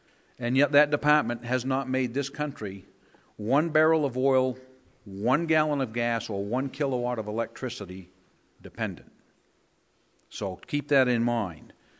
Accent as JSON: {"language": "English", "town": "Lancaster", "region": "New Hampshire", "country": "United States", "tie": "born or raised there", "lives_now": "Stewartstown, United States", "said": "My wife and I were born and raised in Lancaster, New Hampshire. We've raised our family in the state, and we moved to Colebrook, 36 miles north, and we were called Flatlanders."}